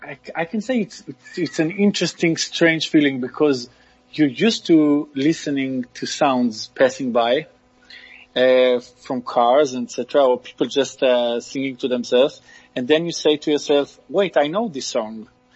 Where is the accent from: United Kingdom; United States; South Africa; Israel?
Israel; English is a second language; And we said, I'm from Israel.